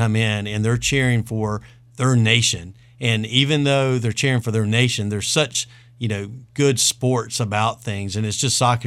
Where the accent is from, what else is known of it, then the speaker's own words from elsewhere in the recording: the Carolinas, United States; I've been a sports fan of, you know, college basketball growing up in the Carolinas and went to NC State back in the Valvano days.